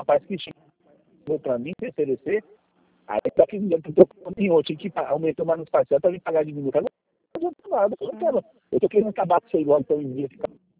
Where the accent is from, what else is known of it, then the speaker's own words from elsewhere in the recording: Jaguariúna, São Paulo, Brazil; Nasci. Eu nasci em Jaguariúna.